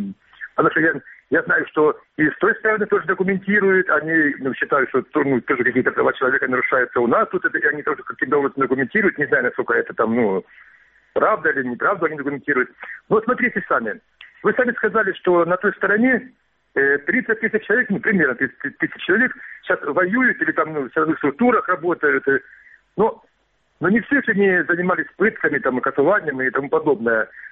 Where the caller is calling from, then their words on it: Kramatorsk, Donetsk Oblast, Ukraine; Краматорск.